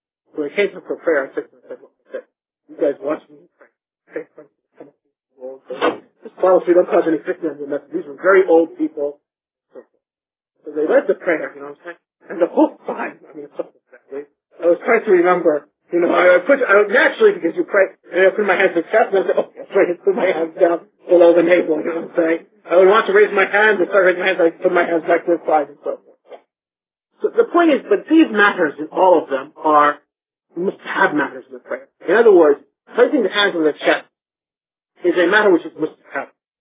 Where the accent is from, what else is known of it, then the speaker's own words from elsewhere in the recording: Iraq; I'm originally from Iraq, you know what I'm saying? So in Iraq, Sunni, I'm basically a Hanafi.